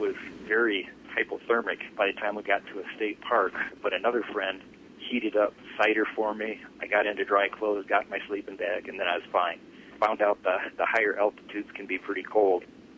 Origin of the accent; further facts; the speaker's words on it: Kalamazoo, Michigan, United States; I'm from Kalamazoo, Michigan, and I'm riding the Transamerica Bicycle Trail